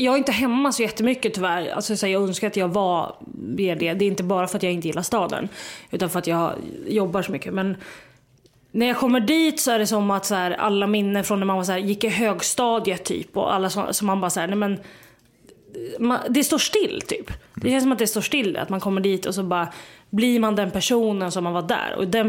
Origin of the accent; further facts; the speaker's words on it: Västerås, Västmanland County, Sweden; accent: Västerås dialect; Alltså Västerås dialekt?